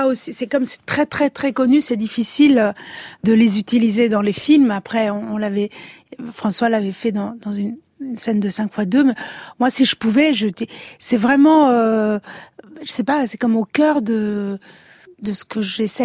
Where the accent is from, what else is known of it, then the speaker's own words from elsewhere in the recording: Italy; first language Italian; French is a second language; Ma langue, c'est l'italien. Je suis italienne et de enfance italienne.